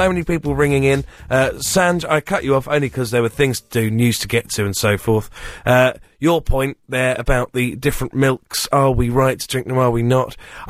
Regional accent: London, United Kingdom; do you mind moving out the way, we're from London

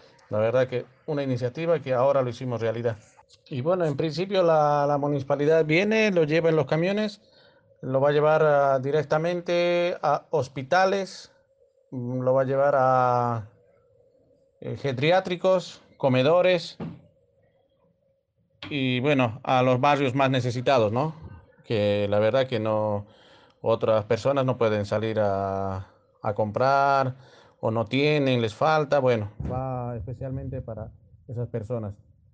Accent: La Plata, Buenos Aires Province, Argentina; nosotros somos de La Plata, el cinturón verde de aquí de La Plata.

